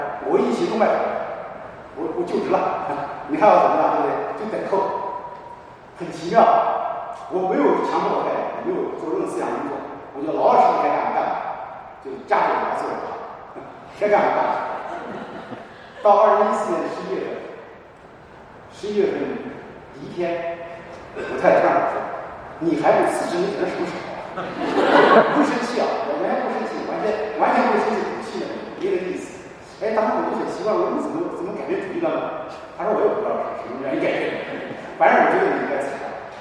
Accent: South China, China; 我是南方人啊，我不说你啊。

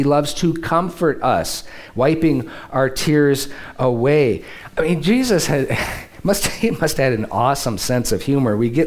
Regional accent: Detroit, Michigan, United States; I'm from Metro Detroit, please.

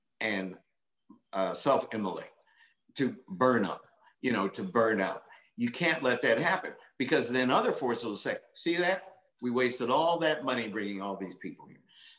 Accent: West Virginia, United States; And, you know, they don't like me because I'm from West Virginia.

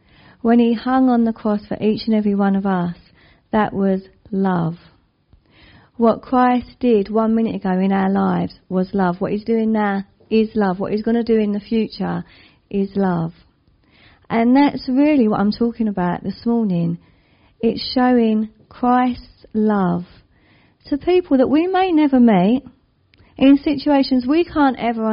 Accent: London, United Kingdom; Now, you can guess by my accent, or maybe you can't, that I'm from the East End of London. People normally say Essex. It is not Essex, it's the East End of London. There is nothing wrong with Essex. I married an Essex man, hence my hybrid accent.

